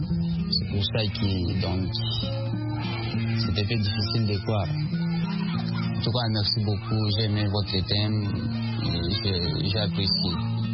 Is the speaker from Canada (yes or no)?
no; DR Congo; Je suis de la RDC, j'habite Congo, République démocratique du Congo.